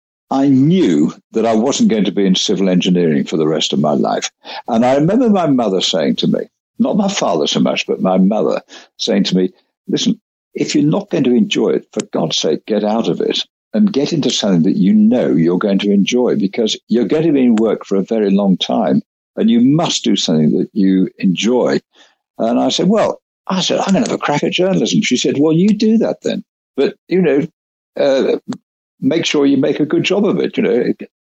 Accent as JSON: {"language": "English", "town": "Warsaw", "region": "Masovian Voivodeship", "country": "Poland", "tie": "born or raised there", "said": "We all used to drink in the same coffee bar in Warsaw, actually, and which is my hometown."}